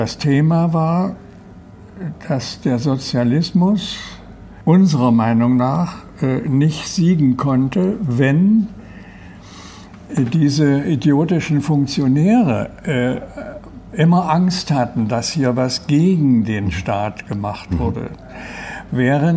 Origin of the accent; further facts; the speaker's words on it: East Germany, Germany; Ich komme ja aus dem Osten.